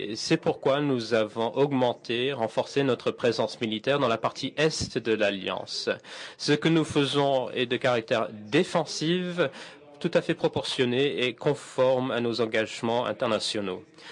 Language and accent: French; Saint Petersburg, Russia; French is a second language; Je viens de la Russie, de Saint-Pétersbourg, cette belle ville près de notre frontière du Nord-Ouest.